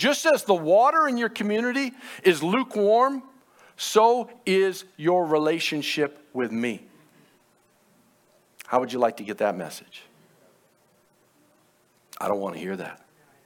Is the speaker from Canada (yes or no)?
no; United States; I'm an American, so we get sick with anything, right?